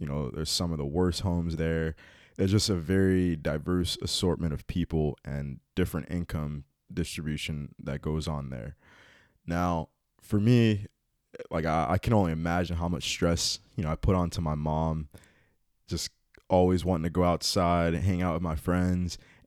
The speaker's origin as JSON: {"language": "English", "country": "United States", "tie": "born or raised there", "said": "being black and growing up in America, that you're aware of, that, you know, we are put at a disadvantage when it comes to just life in general."}